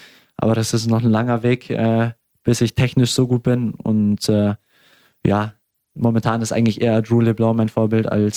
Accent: Augsburg, Bavaria, Germany; Und ich will natürlich am liebsten hier in Augsburg bleiben. Es ist meine Heimat, meine Familie ist hier, meine Freunde sind hier.

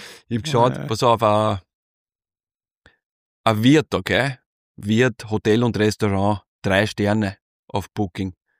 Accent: Lower Austria, Austria; in meiner Umgebung, wo ich herkomme, in Niederösterreich, Industrieviertel

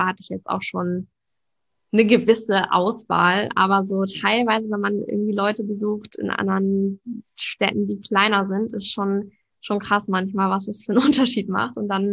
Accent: Hamburg, Germany; Ich komme ja auch aus Hamburg ursprünglich

